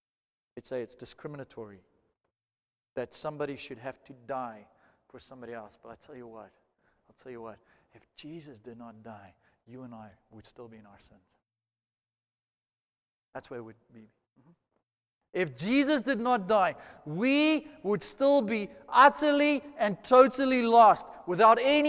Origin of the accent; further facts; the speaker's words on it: South Africa; I know we're one nation as a South African nation, and that's true, right?